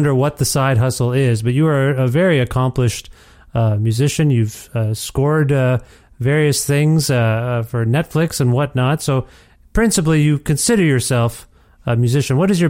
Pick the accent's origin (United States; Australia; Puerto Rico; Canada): Canada; Ontario; now in Alberta, Canada; I'm originally from Ontario, so I just moved to Alberta in January